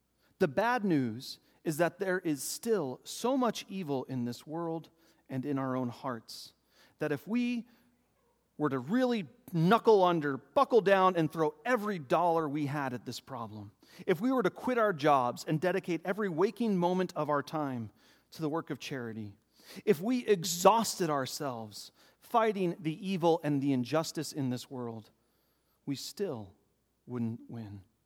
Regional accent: Texas, United States; Now, I was born and raised in Texas

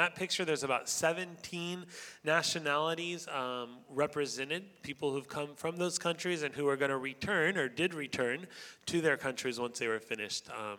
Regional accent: Florida, United States; now in Japan; I grew up in Central Florida, close to Mickey Mouse, Disney World, and I received a call to missions, and so my family is in Japan.

